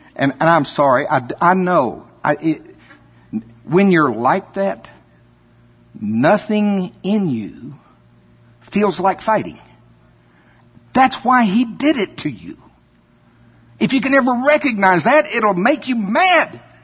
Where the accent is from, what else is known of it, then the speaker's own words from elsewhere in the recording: Shawnee, United States; I am from Shawnee. We have corn bins anyway.